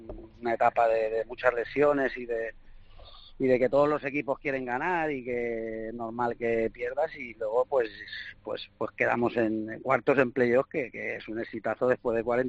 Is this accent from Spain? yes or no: yes; Porreres, Balearic Islands, Spain; Yo voy porque es mi pueblo. O sea, yo me considero de ahí, tengo una casa ahí.